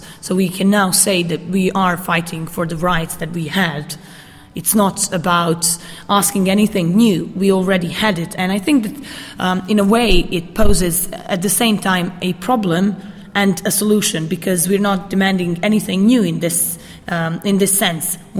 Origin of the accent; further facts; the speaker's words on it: Sarajevo, Federation of Bosnia and Herzegovina, Bosnia & Herzegovina; I come from Sarajevo, where I was born and raised, and I'm a philosophy professor.